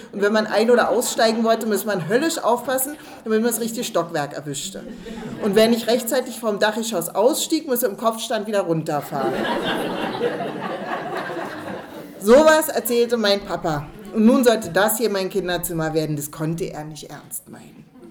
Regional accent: Berlin, Germany; ich komme aus Berlin, ich bin in Berlin geboren. Meine ganze Familie sind Berliner, meine Großeltern, Urgroßeltern

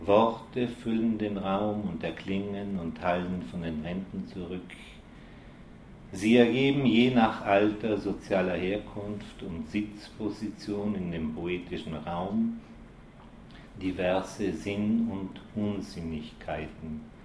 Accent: Innsbruck, Tyrol, Austria; also born or lived in Bozen, Italy; Also ich bin zwar in Bozen geboren, aber die ersten 6 Jahre habe ich hier in Innsbruck verbracht bei meinen Großeltern.

